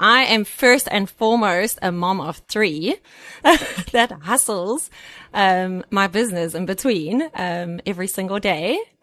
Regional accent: Durban, KwaZulu-Natal, South Africa; I grew up in Durban. So, actually good old Queensborough.

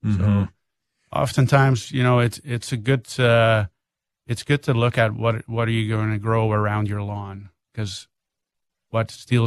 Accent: Netherlands; moved away; We moved in 2003 from the Netherlands, and a few years later, we got into landscaping.

